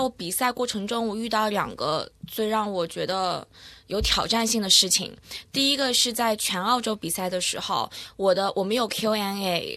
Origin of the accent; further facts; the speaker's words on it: North China, China; 我是来自北方的嘛，所以我的性格非常的直率。